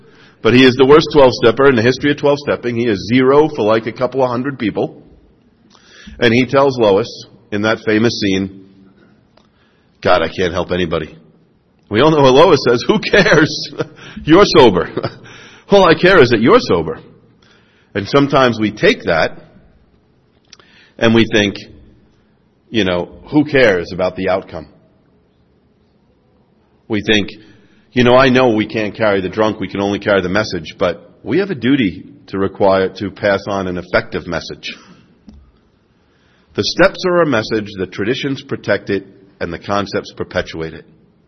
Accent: New York, United States; I'm a Yankee from New York for sure

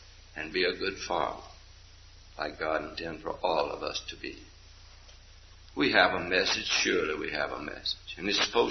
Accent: Spartanburg, South Carolina, United States; from Spartanburg, South Carolina.

